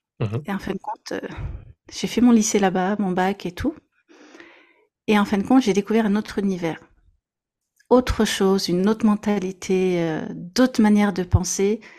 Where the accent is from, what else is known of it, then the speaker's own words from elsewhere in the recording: Montargis, Centre-Val de Loire, France; born there; Ah, en France, je suis née à Montargis.